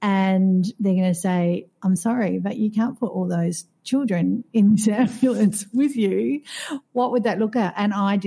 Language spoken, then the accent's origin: English; Australia; now in Qatar; I'm an Aussie expat based in Qatar.